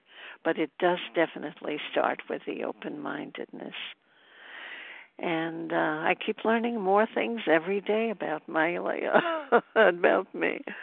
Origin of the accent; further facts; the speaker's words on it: Brooklyn, New York, United States; I'm from Brooklyn, but at this point, I'm in upstate.